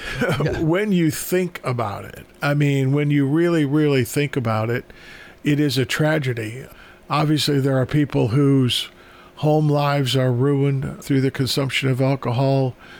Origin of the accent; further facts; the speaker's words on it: Wisconsin, United States; moved away as an adult; Well, yeah, I grew up in Wisconsin, lived there until I was 21.